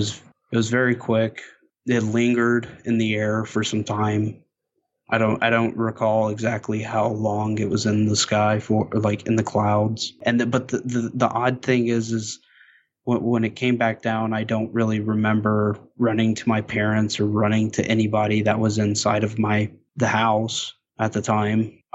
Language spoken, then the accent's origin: English; Okeechobee, Florida, United States; This happened in the backyard of my parents' home in my hometown, Okeechobee, Florida. It was a small town, nothing too crazy, nothing too busy.